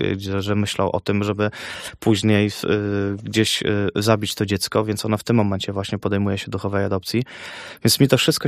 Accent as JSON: {"language": "Polish", "region": "Podlaskie Voivodeship", "country": "Poland", "said": "Jestem z Zagłębia Disco Polo"}